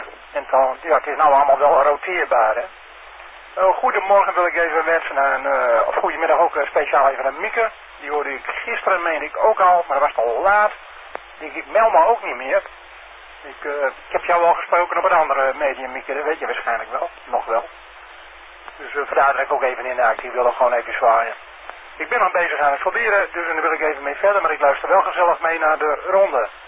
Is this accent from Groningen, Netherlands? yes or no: yes; Vledderveen, Groningen, Netherlands; En ik kom uit het Groningse Vledderveen.